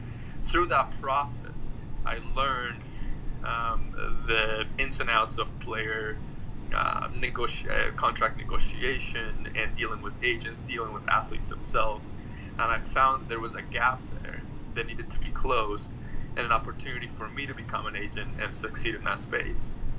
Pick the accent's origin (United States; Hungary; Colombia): Colombia; moved away; I'm an immigrant from Colombia, and I was in Colombia during a time of drug and war.